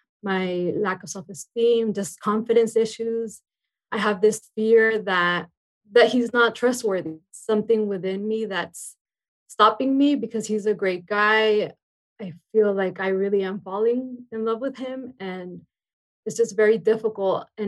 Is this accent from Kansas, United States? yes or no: no; California, United States; I'm from Imperial Valley, close to San Diego.